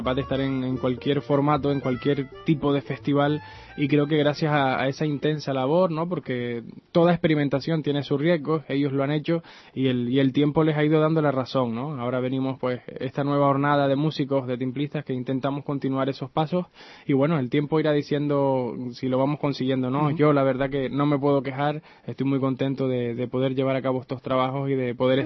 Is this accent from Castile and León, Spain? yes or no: no; Artenara, Canary Islands, Spain; Del municipio de Agüímez, vivo en Agüímez, pero bueno, me he criado en Artenara, que es el pueblo más alto de la isla, así que bueno, mis orígenes son rurales